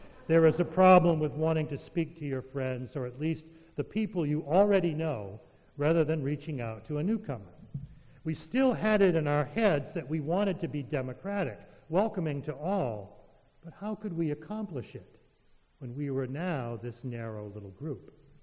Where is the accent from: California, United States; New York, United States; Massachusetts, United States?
Massachusetts, United States; New Salem; I grew up in New Salem, Massachusetts, in the central part of the state